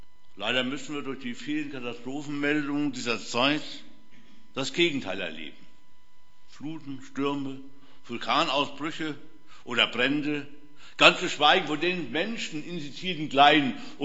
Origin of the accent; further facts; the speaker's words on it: Hesse, Germany; jedenfalls in meinem kleinen Dorf in Hessen, wo ich aufgewachsen bin